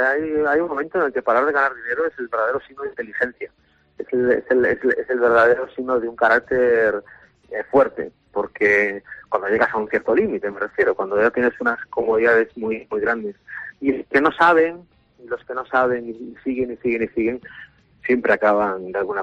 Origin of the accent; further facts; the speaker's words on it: Galicia, Spain; Sí, inevitable porque es mi tierra y porque la conozco mucho y porque aquí, pues iba a decir que he vivido, pero prácticamente vivo, porque me pillas ahora mismo en Pontevedra y estoy casi la mitad del año aquí y he vivido toda mi vida